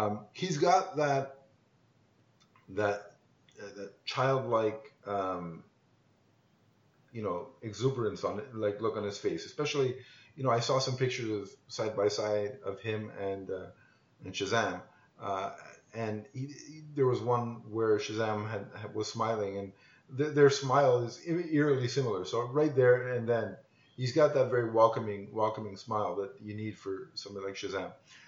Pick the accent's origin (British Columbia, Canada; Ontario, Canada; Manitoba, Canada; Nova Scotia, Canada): Ontario, Canada; Toronto; the plan is to start filming in February right here in my hometown of Toronto